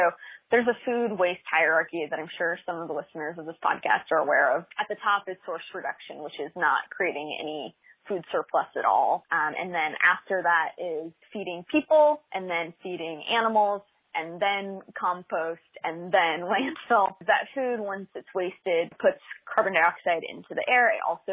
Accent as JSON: {"language": "English", "region": "California", "country": "United States", "tie": "born or raised there", "said": "Replay is so important to me because I grew up in Central Valley. And so in Central Valley, there's a lot of farming."}